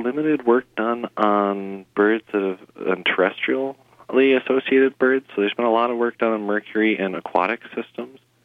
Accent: Racine, Wisconsin, United States; So I grew up in Racine, Wisconsin, so southeastern Wisconsin.

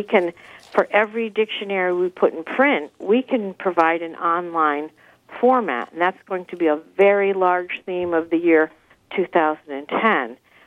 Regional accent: Connecticut, United States; now in Upstate New York, United States; I live in upstate New York now, but I come from the Connecticut shoreline.

